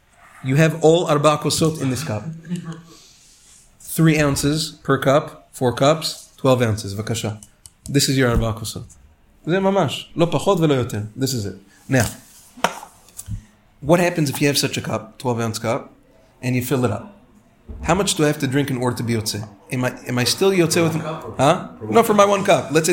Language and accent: English; United States; Now, we're American, so we don't do this stuff.